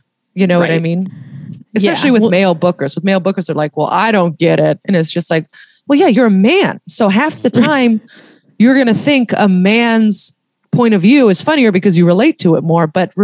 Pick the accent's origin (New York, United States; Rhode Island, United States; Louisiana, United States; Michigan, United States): New York, United States; New York City; Like, I'm originally from Tribeca, New York.